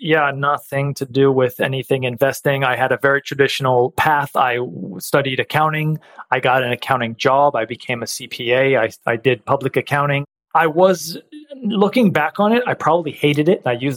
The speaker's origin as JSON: {"language": "English", "town": "Redwood City", "region": "California", "country": "United States", "tie": "born or raised there", "said": "In the Silicon Valley, if people are familiar with California, it's in between San Francisco and San Jose on the peninsula there. It's a city called Redwood City."}